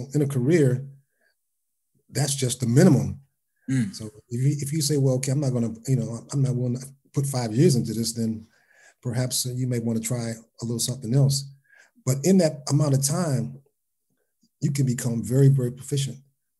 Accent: Cincinnati, Ohio, United States; One year we got a chance to play at the halftime for the Cincinnati Bengals, which I'm from Cincinnati.

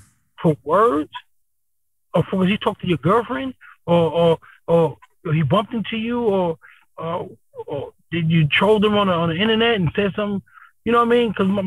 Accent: East Coast, United States; He's from the West Coast. I'm from the East Coast.

